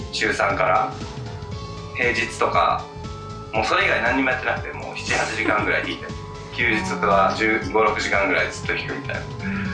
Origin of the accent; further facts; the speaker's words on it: Gifu, Japan; 岐阜出身ですね。